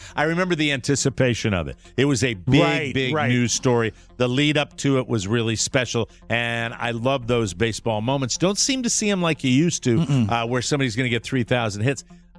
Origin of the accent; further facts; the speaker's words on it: Ireland; I mean, and I'm an Irishman saying that.